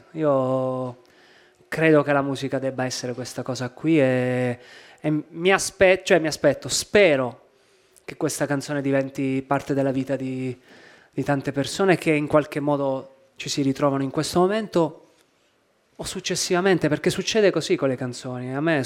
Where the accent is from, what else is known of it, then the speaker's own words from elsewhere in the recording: Taranto, Apulia, Italy; ho voluto proprio scegliere la mia terra, perché poi ho passato a Taranto gli anni importanti, quelli delle scuole, fine scuole medie e scuole superiori, che sono anni che ti formano, ti danno l'accento, si sente ancora.